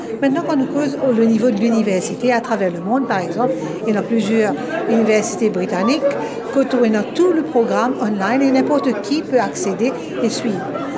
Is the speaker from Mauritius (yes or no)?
yes; Mauritius; Nous finissons un expert qui fait un travail chez nous à Maurice pour venir nous mettre en place sa politique de Open Education Resources